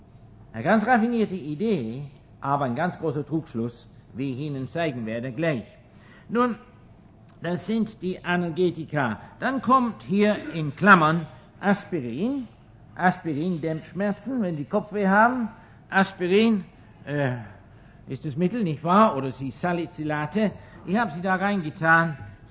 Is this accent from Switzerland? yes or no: no; England, United Kingdom; German is a second language; Aber ich hatte aber keine Uniform. Denn ich bin kein Amerikaner, sondern Engländer. Ein Engländer darf eine amerikanische Uniform nicht tragen.